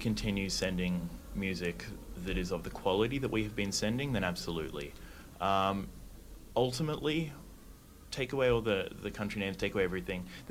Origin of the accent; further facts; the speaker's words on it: Australia; I'm just from Australia, and I'm doing some good stuff for us too